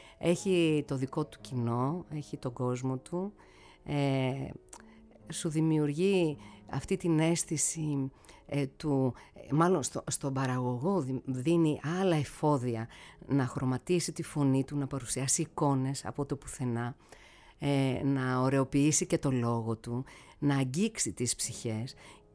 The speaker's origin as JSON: {"language": "Greek", "town": "Thessaloniki", "region": "Central Macedonia", "country": "Greece", "said": "σε ξέρω χρόνια, από τότε που πρώτο ήρθα από τη Θεσσαλονίκη."}